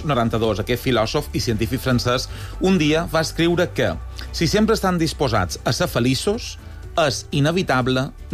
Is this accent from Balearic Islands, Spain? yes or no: yes; Palma, Balearic Islands, Spain; des que m'he mudat no és el meu mercat, jo som de Pere Grau